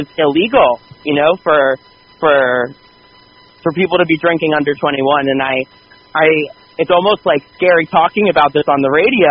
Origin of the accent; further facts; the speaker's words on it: Morristown, New Jersey, United States; also born or lived in New York City; so I grew up in New York City in the Big Apple, and until I was about 5.5 years old. Then my family moved right outside of the city to Morristown, New Jersey.